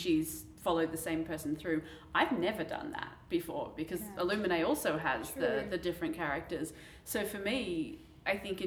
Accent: Australia; I'm Aussie with an Irish mother.

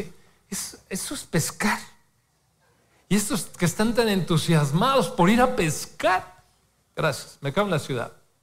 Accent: Mexico City, Mexico; Yo pues siempre he vivido en la ciudad, nací en la Ciudad de México, así es que soy más citadino que... No puedo andar sin zapatos porque todo se me encaja en los pies. Entonces, citadino.

